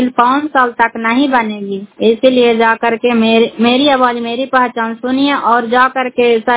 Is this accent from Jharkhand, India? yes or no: no; Karai Parsurai, Bihar, India; मैं कराय ब्लॉक से बिलोंग करती हूँ और कराय परसुराय के रहने वाली हूँ।